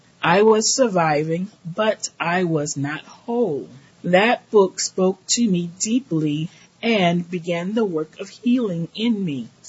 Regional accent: Oakland, California, United States; born or raised there

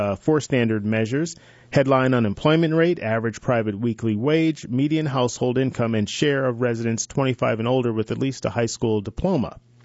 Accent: Connecticut, United States; Coming from a family growing up in Connecticut to the Northeast, my dad was one of four brothers.

